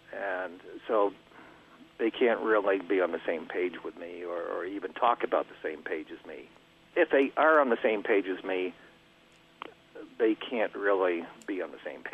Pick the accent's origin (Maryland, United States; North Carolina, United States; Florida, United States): Florida, United States; But I'm from Florida. That's my home base, and right now I'm up in Maine.